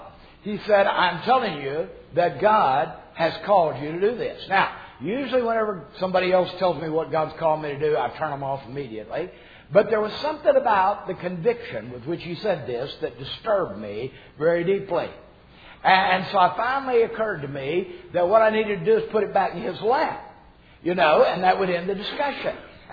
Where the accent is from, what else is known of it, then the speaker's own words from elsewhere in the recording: Texas, United States; My way of handling things, being from Texas and being Irish, is if you don't like it